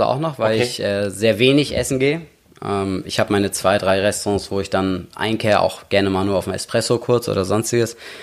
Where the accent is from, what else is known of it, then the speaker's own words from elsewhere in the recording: Tinnum, Schleswig-Holstein, Germany; Immer schon in Tinnum. Also Tinnum ist immer noch meine Heimat.